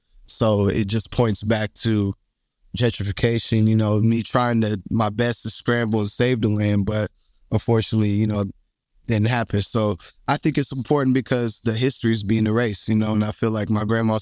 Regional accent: Portland, Oregon, United States; I grew up across the street from George Park. I'm from St. John's, North Portland.

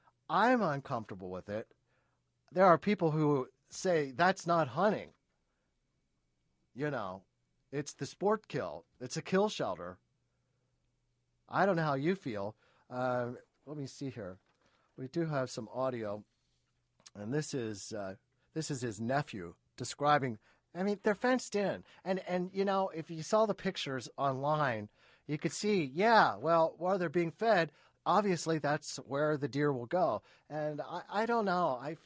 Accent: San Francisco, California, United States; also born or lived in Chicago; I came from Chicago where the traffic is horrific. And now that I'm back home here in San Francisco, wow.

